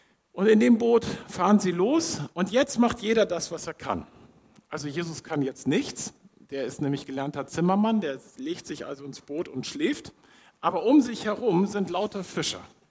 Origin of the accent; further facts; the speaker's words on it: Schleswig-Holstein, Germany; Ich komme von der Nordsee, also Sylt, aber Festland.